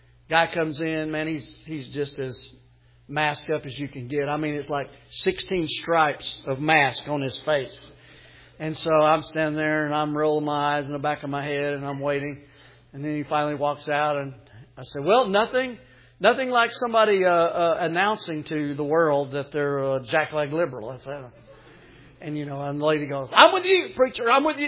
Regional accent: United States

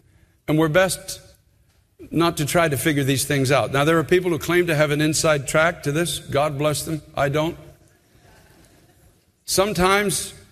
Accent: Canada; I'm giving away my background as a Canadian.

